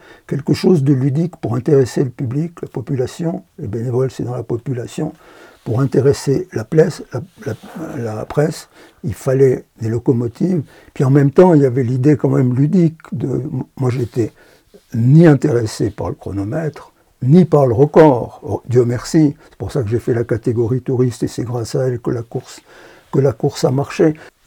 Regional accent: Sierre, Valais, Switzerland; also born or lived in Zinal; originaire de Zinal, ma mère est née à Zinal. Mon père est né à Saint-Luc, bourgeois de Saint-Luc. Moi, je suis né à Sierre, mais j'ai passé mes 30 premiers étés à Zinal.

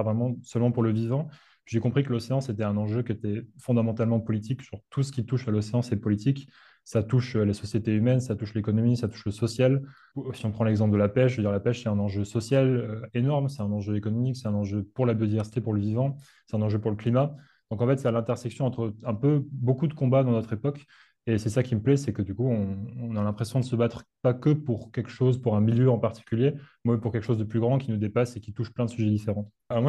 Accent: Occitanie, France; moi, j'ai grandi dans le Lot, qui est un département en plein dans la campagne française, très très loin de l'océan.

